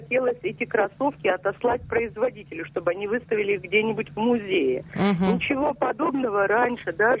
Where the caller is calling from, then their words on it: Yekaterinburg, Sverdlovsk Oblast, Russia; Екатеринбург.